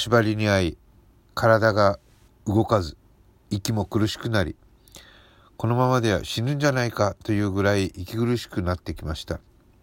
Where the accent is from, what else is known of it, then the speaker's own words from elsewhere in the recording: Kumamoto, Japan; 仕事が熊本ということもあり、週末だけ人吉に行って、普段は熊本の実家で生活をしています。